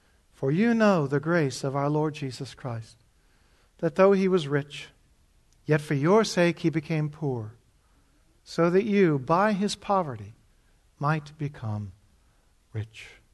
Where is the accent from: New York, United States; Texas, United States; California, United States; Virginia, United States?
Virginia, United States; Leesburg; I grew up in Leesburg in the 50s and 60s, and a kind of a Leave It to Beaver existence.